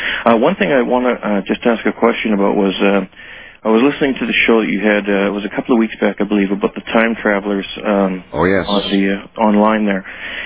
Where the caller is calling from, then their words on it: Grande Prairie, Alberta, Canada; I'm calling from Grand Prairie, Alberta, Canada.